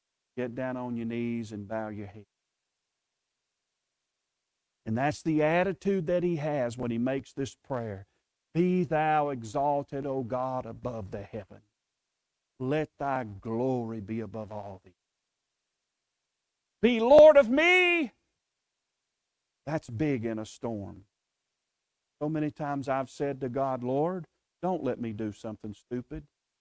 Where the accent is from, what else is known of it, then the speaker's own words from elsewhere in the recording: Tennessee, United States; I grew up in East Tennessee, and our little area, just coming out of Alabama there, was prone for tornadoes.